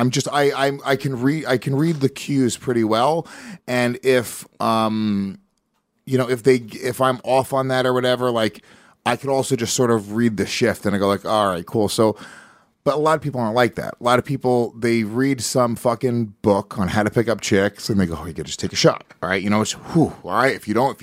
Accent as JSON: {"language": "English", "region": "New York", "country": "United States", "said": "especially like being New Yorkers."}